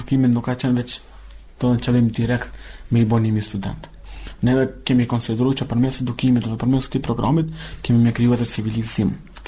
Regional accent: Kosovo; Ne, si kosovar, si pjesëtar të komuniteteve roma, ashkali dhe egjiptian

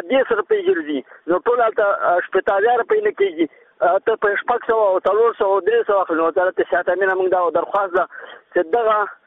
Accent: Laghman, Afghanistan

